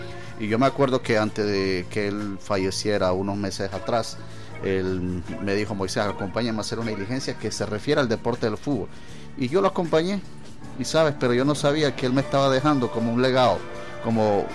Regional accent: Ecuador; now in Caracas, Venezuela; nosotros como ecuatorianos, como dirigentes, creamos la primera academia infantil de la colonia ecuatoriana acá en Caracas

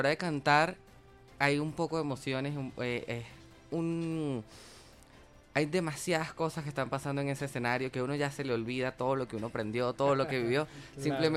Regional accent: Venezuela; La verdad es que hasta último momento, como buen venezolano, lo dejé.

